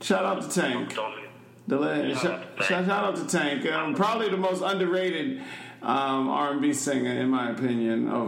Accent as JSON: {"language": "English", "town": "Queens", "region": "New York", "country": "United States", "tie": "born or raised there", "said": "You know, me growing up in Hollis, Queens, of all places, you know, in the 80s where … was hitting, you know, 199th Street"}